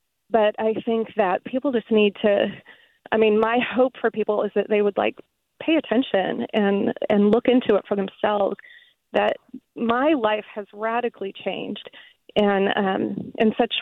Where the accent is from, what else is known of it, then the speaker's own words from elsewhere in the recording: Midwest, United States; moved away as an adult; So I grew up in the Midwest, and I went to a Methodist church, a conservative Methodist church.